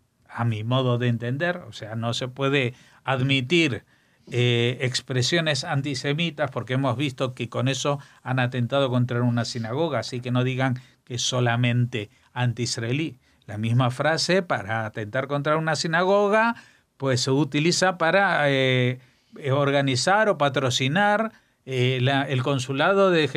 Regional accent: Argentina; accent: Argentine; now in Spain; Yo, como ciudadano español, aunque tenga este acento argentino que no me lo quito después de vivir más de 35 años aquí

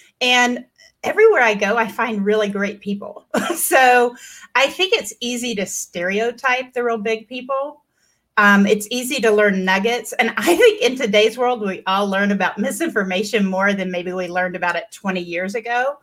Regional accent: Memphis, Tennessee, United States; So I'm from Memphis.

